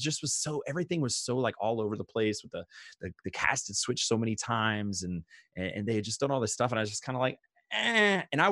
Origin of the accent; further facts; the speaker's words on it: United States; So, you know, as an American in Japan and not really knowing fully the language, it was like the easiest thing to pick up.